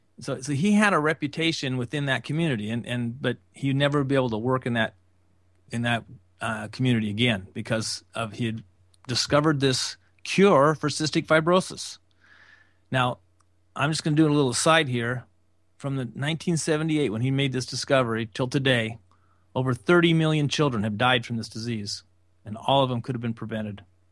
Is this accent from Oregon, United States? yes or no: yes; Medford, Oregon, United States; The only time I ever got to see him talk in person was here in Medford, Oregon, right here in my hometown.